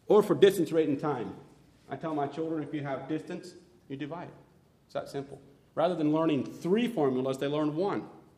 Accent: Midwest, United States; I'm from the Midwest.

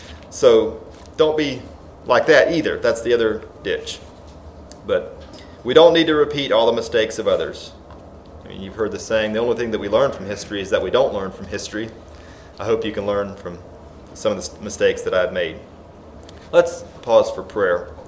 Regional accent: Whiteville, Tennessee, United States; When I grew up in Whiteville, Tennessee, there was in the church house

